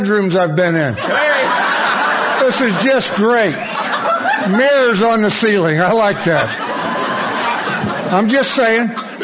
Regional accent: Danville, Illinois, United States; born there; I was born in Danville, Illinois, and I had great parents.

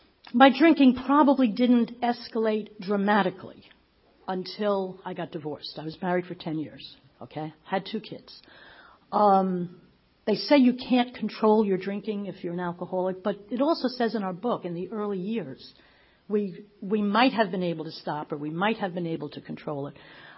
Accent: New Jersey, United States; I grew up in North Jersey, metropolitan New York.

